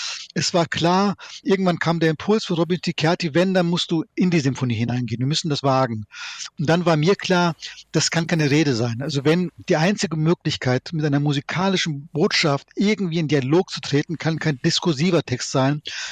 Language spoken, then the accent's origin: German; Siegen, North Rhine-Westphalia, Germany; Ich bin ja in Siegen aufgewachsen.